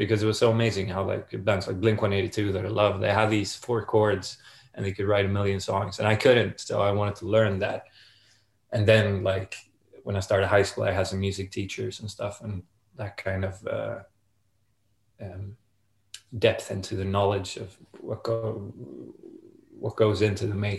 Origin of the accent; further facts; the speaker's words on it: Sweden; English is a second language; I'm from Sweden, yeah. I mean, it's a pretty good place for music, I think.